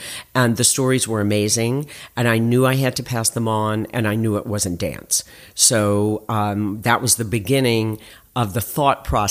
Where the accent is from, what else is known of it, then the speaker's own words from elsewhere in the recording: Dallas, Texas, United States; When I grew up in Dallas, Texas, it was very, very conservative.